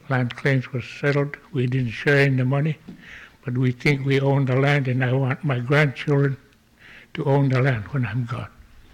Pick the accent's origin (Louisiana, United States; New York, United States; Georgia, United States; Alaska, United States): Alaska, United States; Elim; I'm half Chimo from Elam, and as many of you know, we're same status with Savunga Native and Gamble Native Corporation. People of Elam own the land.